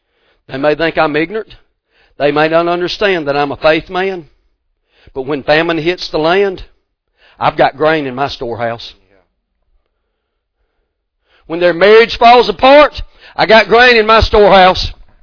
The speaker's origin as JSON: {"language": "English", "region": "Georgia", "country": "United States", "said": "can laugh at us from being from West Georgia. They can laugh at us because I used to wish that I could change my accent because I don't like to hear myself talk because I'm like, golly, I sound like a redneck hillbilly."}